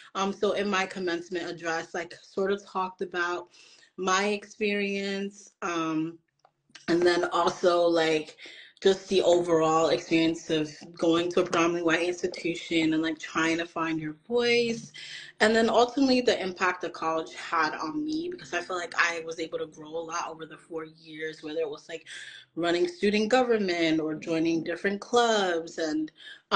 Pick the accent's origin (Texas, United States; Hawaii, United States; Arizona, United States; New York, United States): New York, United States; New York City; I'm currently 23 years old now. I'm from the Bronx, New York.